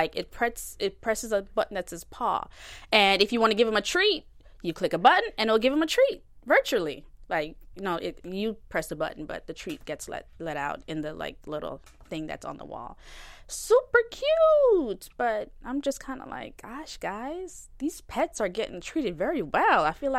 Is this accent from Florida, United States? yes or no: yes; Florida, United States; Let's talk about that because I'm from Florida.